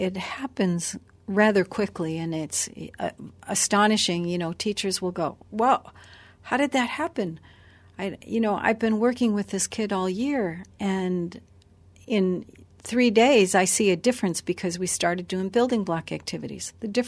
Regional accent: United States

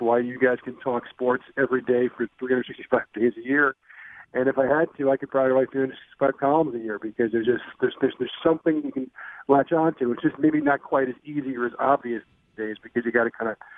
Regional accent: New York, United States; our hero for a lot of us who played basketball growing up on Long Island was Matt Doherty.

